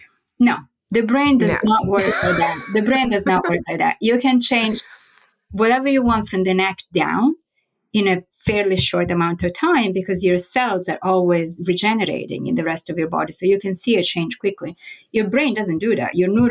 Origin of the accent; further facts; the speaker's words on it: Florence, Tuscany, Italy; So I'm from Florence in Italy.